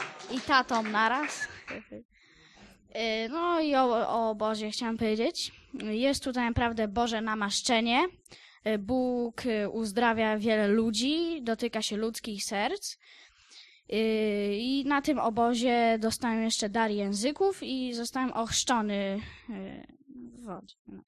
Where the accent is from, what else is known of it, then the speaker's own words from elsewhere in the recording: Kutno, Łódź Voivodeship, Poland; Jestem z Kutna, z kościoła Jezus Żyje.